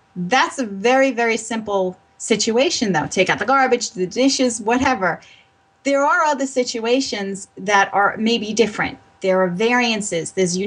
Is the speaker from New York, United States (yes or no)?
yes; Brooklyn, New York, United States; I grew up in Brooklyn, New York. I'm just not a very quiet person.